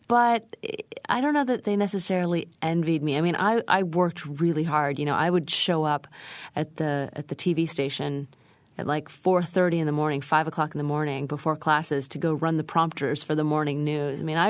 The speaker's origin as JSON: {"language": "English", "town": "Sacramento", "region": "California", "country": "United States", "tie": "born or raised there", "said": "Growing up outside of Sacramento, California, I had cultural identity issues because I never felt totally American because I was Asian and one of the only Asians in the community."}